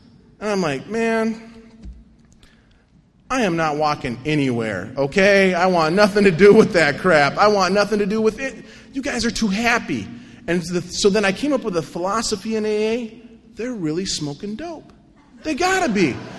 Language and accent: English; North Dakota, United States; I'm from North Dakota. Brothers don't do roundups, okay?